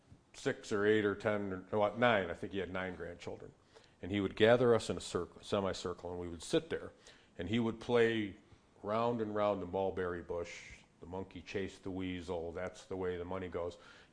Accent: Owego, New York, United States; I grew up downriver in Owego, and I had a grandfather who was a, forgive the cliche so early, a larger-than-life character

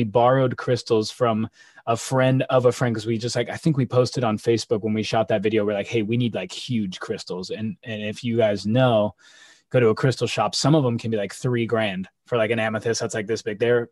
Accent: Las Vegas, Nevada, United States; It's just back in those days where I grew up in Las Vegas.

